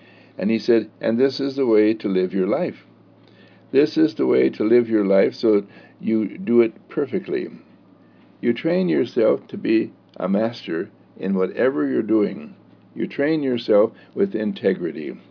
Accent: Wauwatosa, Wisconsin, United States; As I was growing up in Wauwatosa, Wisconsin, my father was a building contractor

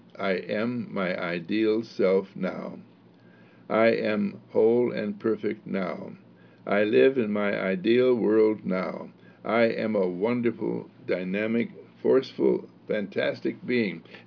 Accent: Texas, United States; even if I'm from Texas, nobody is going to be able to be able to tell where I'm from, because I am speaking universal American English

